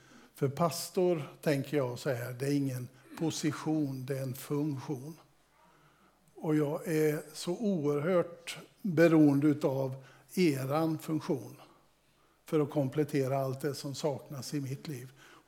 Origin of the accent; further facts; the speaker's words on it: Västra Götaland County, Sweden; Är det så att ni inte uppfattar något av det jag säger så kan det också bero på att jag är västgöte.